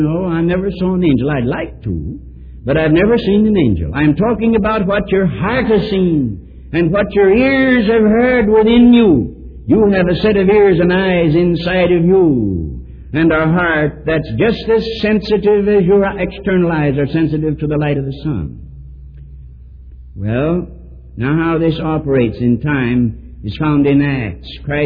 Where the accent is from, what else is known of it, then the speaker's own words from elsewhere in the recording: United States; Am I ashamed, wherever I may be, to say I'm an American? No.